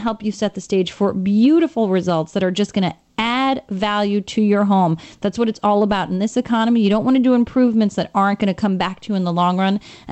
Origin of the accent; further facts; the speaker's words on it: New York, United States; as a New Yorker who has a new door on the front of their home, I opted to go without storm door.